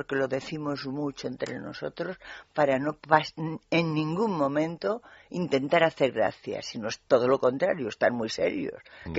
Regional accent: Valencia, Valencian Community, Spain; en Valencia, en toda, en mi tierra

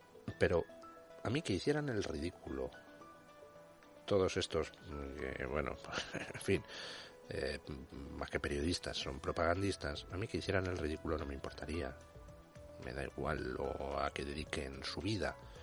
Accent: Spain; Pues porque soy español.

